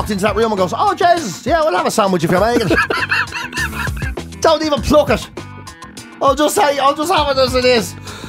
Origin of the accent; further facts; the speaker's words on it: Dublin, Leinster, Ireland; But we're all from Dublin.